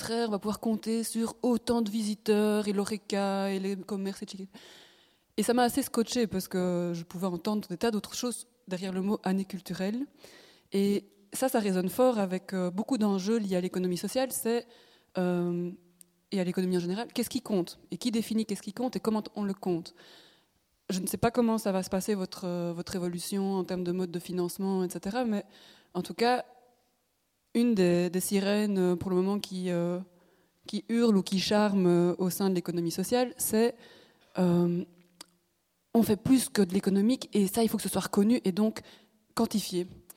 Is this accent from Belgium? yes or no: yes; Liège, Wallonia, Belgium; je ne sais pas si c'est parce que je suis liégeoise